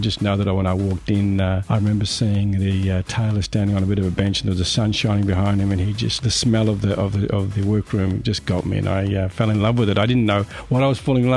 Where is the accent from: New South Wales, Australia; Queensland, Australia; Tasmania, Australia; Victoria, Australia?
Victoria, Australia; Tatura; also born or lived in Melbourne; I come from originally from Tatura, which is a town in the Golden Valley, and I came to Melbourne when I was about 16.